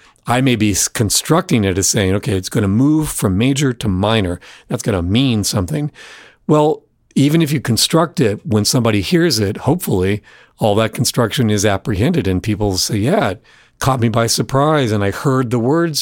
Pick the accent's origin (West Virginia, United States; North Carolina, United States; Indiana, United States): North Carolina, United States; my hometown in North Carolina had been devastated by Hurricane Helene